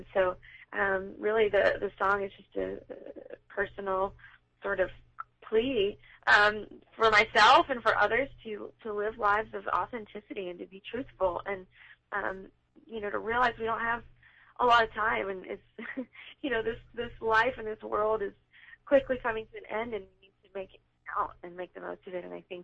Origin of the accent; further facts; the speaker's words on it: Orlando, Florida, United States; also born or lived in Atlanta; now in Nashville, United States; I actually didn't grow up in New York. A lot of people think that I was born there, but I grew up in Orlando. So I moved to Nashville in about 2007